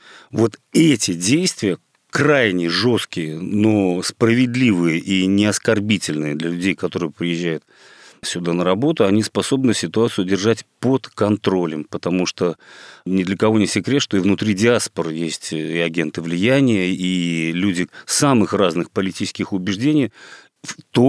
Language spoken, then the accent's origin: Russian; Dushanbe, Tajikistan; у меня вся родня по маминой линии москвичи, тем не менее, я родился и вырос в Душанбе.